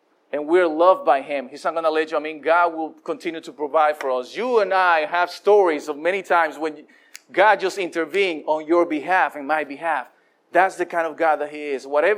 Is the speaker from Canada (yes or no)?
no; Dominican Republic; now in Chicago, United States; when I came from the Dominican, I didn't have a coat, and I didn't know Chicago was going to be too cold.